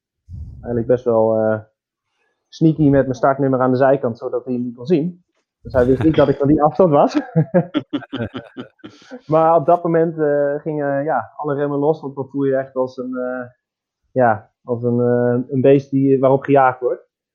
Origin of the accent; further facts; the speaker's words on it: Netherlands; stel dat we beide de eerste en de tweede plaats lopen als Nederlander, gaan we beide naar het WK finisher samen.